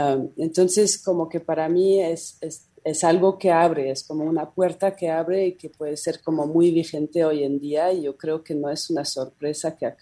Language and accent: Spanish; France; Spanish is a second language; es algo que también se relaciona con mi cultura, soy francesa.